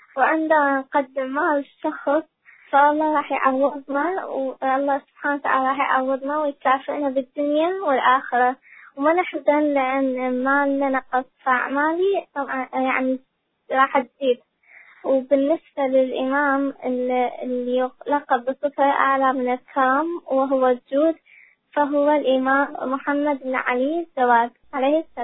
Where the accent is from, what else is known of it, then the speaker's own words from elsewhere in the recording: Iraq; السلام عليكم، … من العراق، عمري 10 سنة.